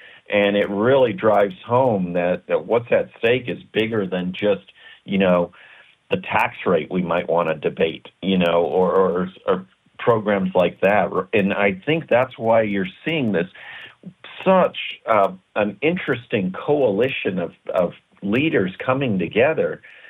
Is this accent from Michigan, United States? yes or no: no; Chicago, Illinois, United States; You know, I grew up in Chicago, the son of a steel worker